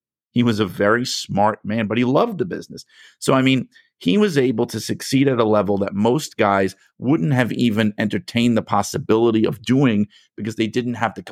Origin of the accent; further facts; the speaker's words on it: New York City, New York, United States; And growing up in New York City, it's just like in the air, wrestling fans